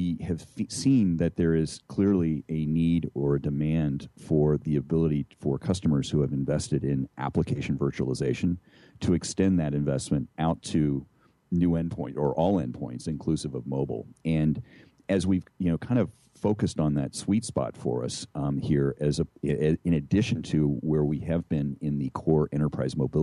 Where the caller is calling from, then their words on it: Atlanta, Georgia, United States; So I'm in sweaty Atlanta, Georgia.